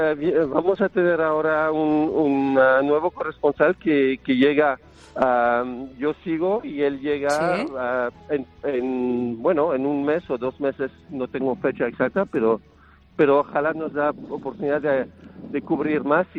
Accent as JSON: {"language": "Spanish", "country": "Switzerland", "lives_now": "Spain", "said": "yo diría, en mi país, Suiza."}